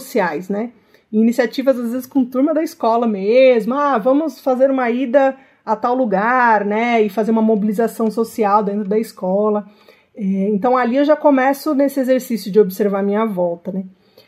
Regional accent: São Paulo, Brazil; Sou de São Paulo, cidade de São Paulo. Quando eu nasci, eu morava ali numa rua que agora virou Avenida Laguna, Travessa da João Dias, Avenida João Dias, Zona Sul de São Paulo. Morava na casa de aluguel

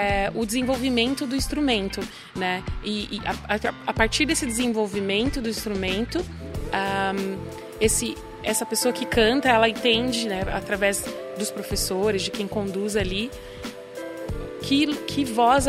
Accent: Campo Grande, Mato Grosso do Sul, Brazil; also born or lived in Goiânia; now in São Paulo, Brazil; Sou de Campo Grande, estudei em Goiânia e aí vim a São Paulo.

